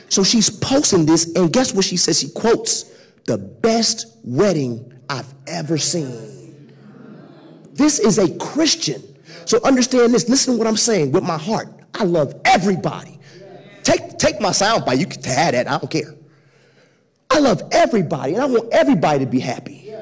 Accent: St. Louis, Missouri, United States; Denial. I'm from St. Louis.

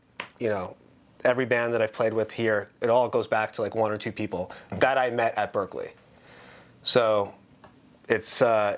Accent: Long Island, New York, United States; So I'm from Long Island, New York.

